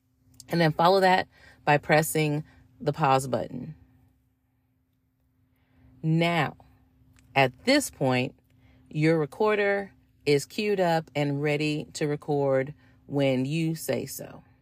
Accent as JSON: {"language": "English", "region": "the South", "country": "United States", "tie": "born or raised there", "said": "Growing up in the South and being in love with hip hop was a little complicated."}